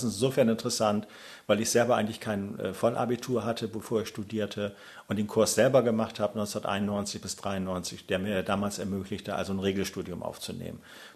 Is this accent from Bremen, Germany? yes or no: yes; Bremen, Germany; Ich bin hier in Bremen geboren und so ein typischer Bremer. Also habe selten das Bundesland verlassen. Nur arbeitsmäßig mal zwischendurch eine Zeit in Hannover gehabt. Ansonsten bin ich eigentlich hier richtig tief verwurzelt.